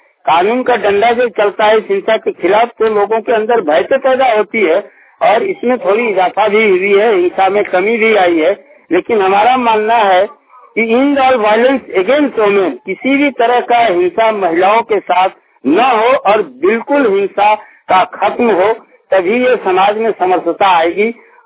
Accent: Deoghar, Jharkhand, India; मैं देवघर का रहने वाला हूं

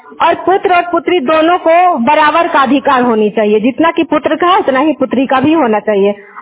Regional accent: Nardiganj, Bihar, India; मैं नारदीगंज नवादा से बिलोंग करती हूँ

